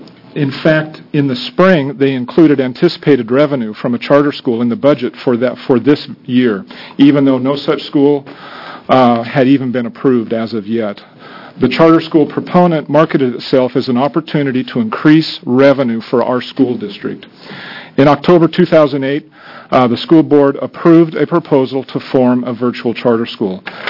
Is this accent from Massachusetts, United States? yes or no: no; Burns, Oregon, United States; I'm from Burns, Harney County, Oregon. I want to tell you a little bit about myself first. I grew up in Burns, graduated from high school there, went off to college, law school, came back to Burns about 22 years ago to raise a family.